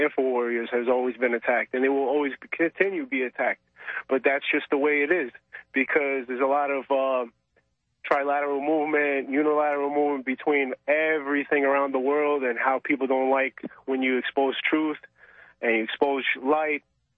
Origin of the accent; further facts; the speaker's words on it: New York, United States; I'm from New York.